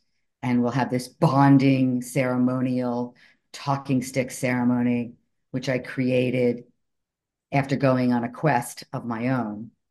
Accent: Miami, Florida, United States; I'm from Miami.

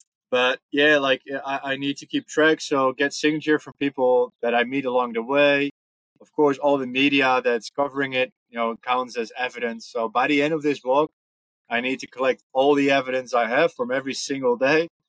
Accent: Netherlands; English is a second language; So born and raised in the Netherlands. I've been in the Dutch army for 10 years.

